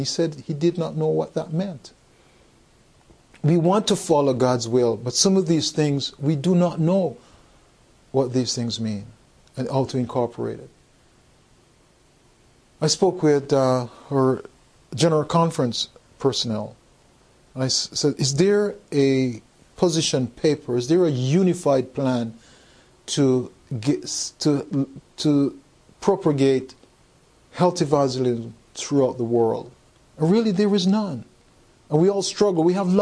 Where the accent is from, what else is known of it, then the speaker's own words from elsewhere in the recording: Texas, United States; I'm from Texas. And if you follow the Texas line down, at the union level, we have some tremendous leaders that are on fire for evangelism.